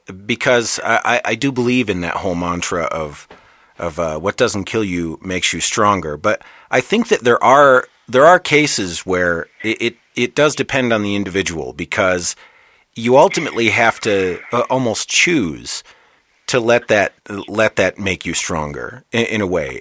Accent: Michigan, United States; I'm originally from Michigan, and so we were neighbors.

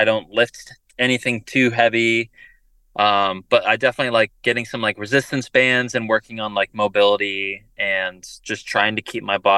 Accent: Florida, United States; Yeah, I guess, you know, growing up in Florida, my dad was a baseball player.

